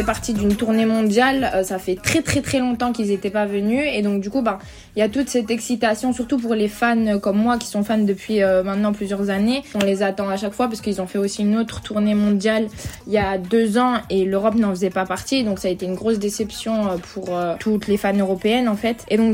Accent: Paris, Île-de-France, France; on va enfin pouvoir assister à un vrai concert chez nous à Paris.

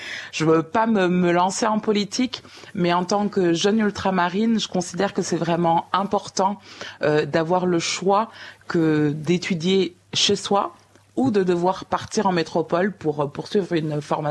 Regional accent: French Guiana; Quand j'étais petite en Guyane et que je regardais la cérémonie

